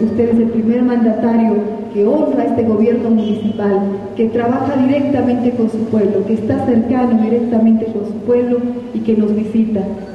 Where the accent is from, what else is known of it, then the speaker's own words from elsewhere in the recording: Cochabamba, Bolivia; quiero como una muestra de lo que somos los cochabambinos, porque los cochabambinos somos gente sencilla, somos gente humilde, pero somos gente de pueblo